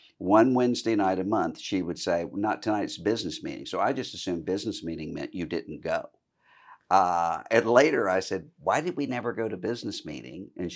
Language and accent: English; Biloxi, Mississippi, United States; I grew up in Biloxi, Mississippi, in the church that my grandfather had pastored before I was born.